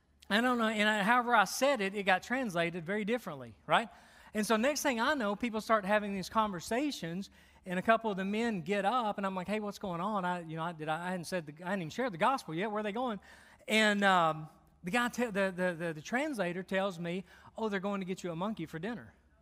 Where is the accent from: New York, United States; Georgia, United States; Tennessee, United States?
Tennessee, United States; Chattanooga; I'm from Chattanooga, right? We grew up on squirrels and muskrats and the possums anyway, right?